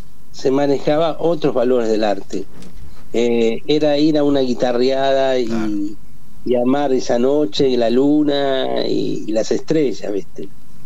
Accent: San Isidro, Buenos Aires Province, Argentina; porque nací en San Isidro, me crié en San Isidro y todo lo que hice en mi vida de arte parte de San Isidro hacia el mundo.

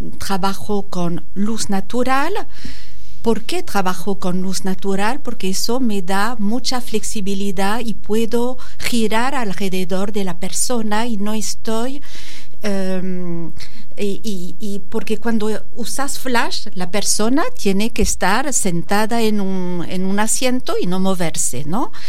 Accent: France; Spanish is a second language; moved away as an adult; now in Argentina; Sigo después de casi 30 años viviendo en Argentina con mi acento. Vine por amor

